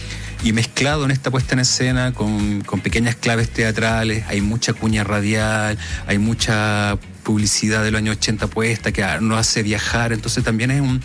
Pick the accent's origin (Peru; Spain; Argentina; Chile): Chile; Rancagua, O'Higgins; Yo soy de Rancagua y para mí era súper clásico, chico, día domingo